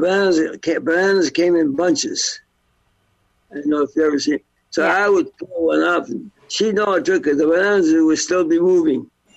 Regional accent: Guelph, Ontario, Canada; I was born in Guelph, yeah. On Arrow Street.

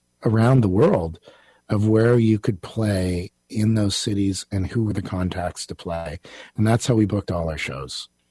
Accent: Stittsville, Ontario, Canada; I grew up in Stittsville, but my father was from Quebec City.

